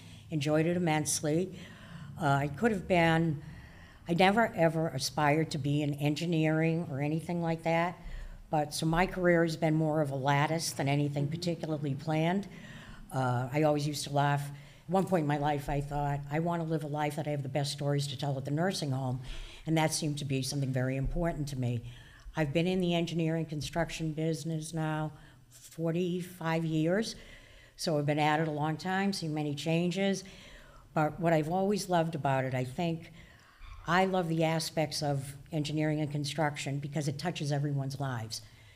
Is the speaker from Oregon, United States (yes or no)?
no; Boston, Massachusetts, United States; I've spent most of my life living in the Boston area, another New Englander. I think my accent proves that.